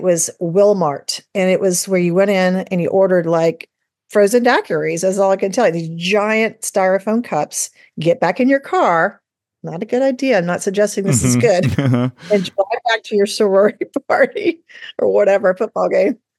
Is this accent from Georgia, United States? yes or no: yes; Atlanta, Georgia, United States; I'm an only child, and I grew up in Atlanta, Georgia.